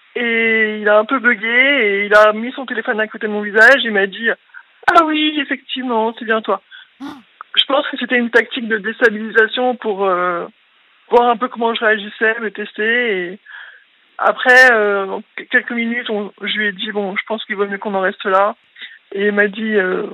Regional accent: Paris, Île-de-France, France; Je viens de Paris et j'ai 33 ans.

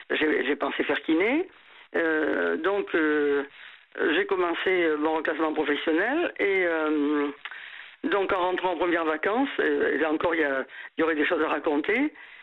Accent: Nouvelle-Aquitaine, France; Je suis de la Gironde au départ, je suis venu me faire opérer sur Lyon

